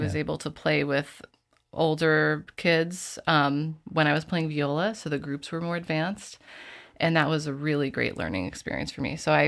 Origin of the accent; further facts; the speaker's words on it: Connecticut, United States; my master's because I grew up in Connecticut.